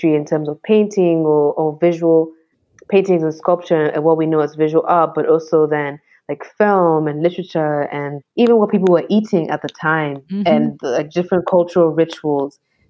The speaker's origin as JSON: {"language": "English", "country": "Ghana", "said": "how then that makes space for other forms of art, and especially sort of like being Ghanaian. And like, if I was just understanding Ghana's arts in terms of painting and sculpture, I would be missing so much."}